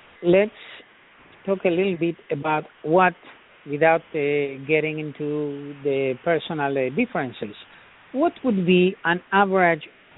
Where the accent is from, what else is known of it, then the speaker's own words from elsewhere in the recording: Uruguay; even though I come from Uruguay, one of the world's top meat producers, and even though I grew up as a hardcore carnivore